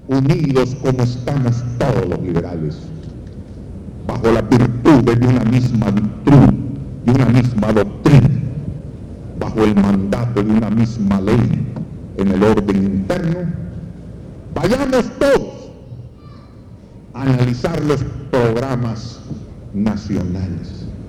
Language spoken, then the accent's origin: Spanish; Honduras; Es el hecho de que somos hondureños, que es un título alto